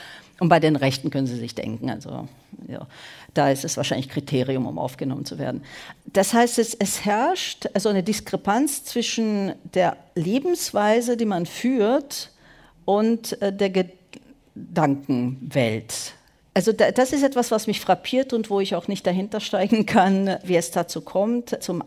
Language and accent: German; Western Hungary, Hungary; Normalerweise, wenn ich nach Hause komme, bin ich allerdings nicht in Budapest, sondern auf dem Dorf, wo ich herkomme. Das ist, wie gesagt, ganz im Westen des Landes